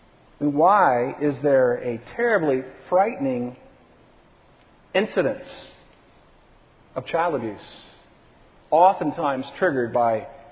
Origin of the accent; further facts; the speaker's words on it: United States; I mean, that's just being an American, right?